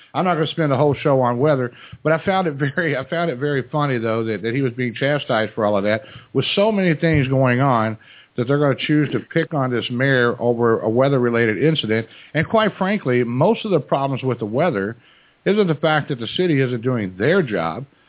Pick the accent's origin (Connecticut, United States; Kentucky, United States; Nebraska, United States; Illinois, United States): Kentucky, United States; Louisville; I was born and raised in Louisville.